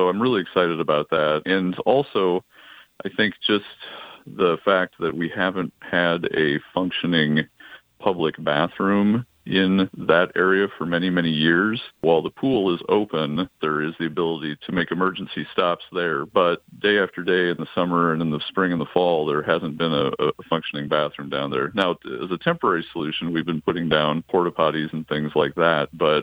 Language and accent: English; Denison, Iowa, United States; So I'm originally from Denison, Iowa, so Western Iowa. We moved here in 99